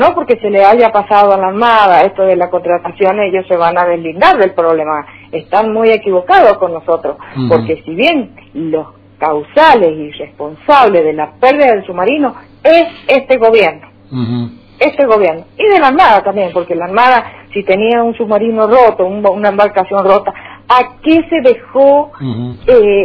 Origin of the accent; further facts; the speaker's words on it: San Juan, Argentina; Yo soy la provincia de San Juan